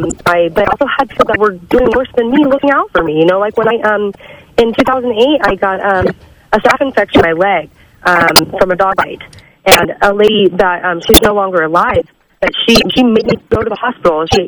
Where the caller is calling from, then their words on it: Chico, California, United States; I'm calling from Chico.